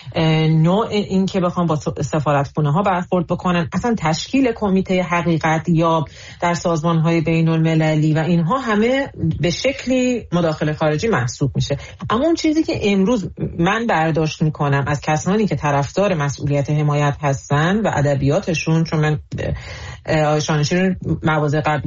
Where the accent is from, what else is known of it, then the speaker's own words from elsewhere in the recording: Iran; به عنوان یک ایرانی که میبینم که چطور همه چیز محول شده